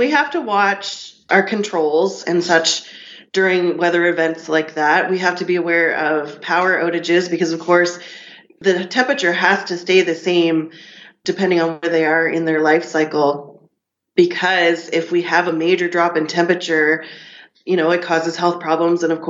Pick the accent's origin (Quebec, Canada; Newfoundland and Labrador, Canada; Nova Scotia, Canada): Nova Scotia, Canada; I'm from the Annapolis Valley, Nova Scotia. I grew up here, so I didn't go too far from where I grew up. I grew up on a beef farm